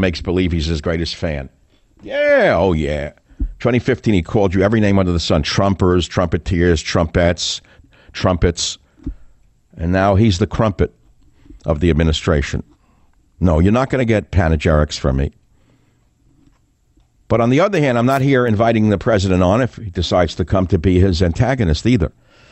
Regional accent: United States; Because I, as an American, a white boy, in an all-black village

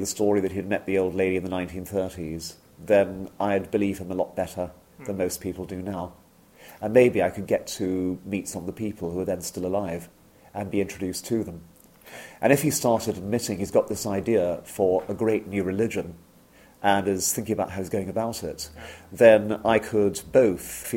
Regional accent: India; born there; I was born in India myself

